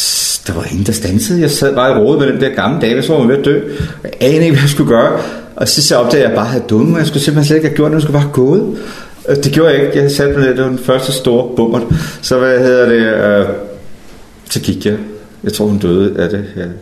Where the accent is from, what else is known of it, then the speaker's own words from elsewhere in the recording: Frederikssund, Capital Region of Denmark, Denmark; now in Funen, Denmark; Oprindeligt så kommer jeg fra Sjælland, Frederikssund. Jeg bor på Fyn, men jeg kommer derovre fra